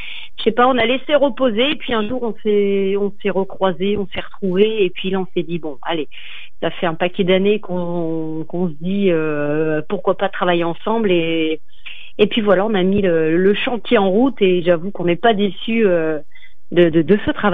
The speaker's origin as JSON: {"language": "French", "region": "Nouvelle-Aquitaine", "country": "France", "said": "je viens de la région de Bordeaux"}